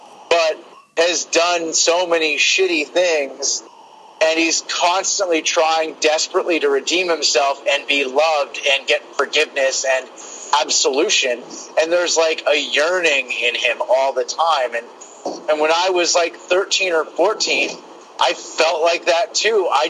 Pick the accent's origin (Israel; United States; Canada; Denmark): Canada; I was new to Edmonton and to Canada. Like, I am Canadian, but I hadn't lived in Edmonton ever.